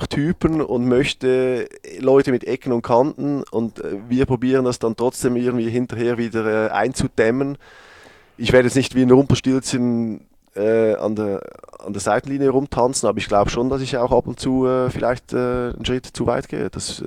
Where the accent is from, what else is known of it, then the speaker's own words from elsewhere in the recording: Switzerland; mein Heimatland trainieren zu dürfen